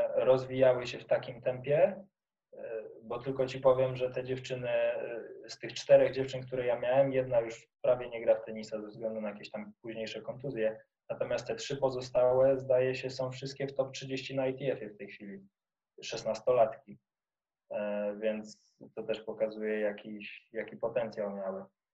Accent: Belarus; now in Poland; Jak wyjechałem z Białorusi i zaczęliśmy współpracować z Martyną, to była współpraca jeden na jeden.

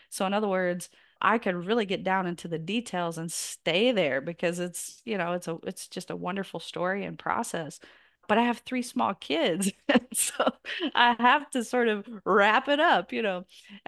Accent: the South, United States; accent: Southern; And I'm from the South and my accent gives me away

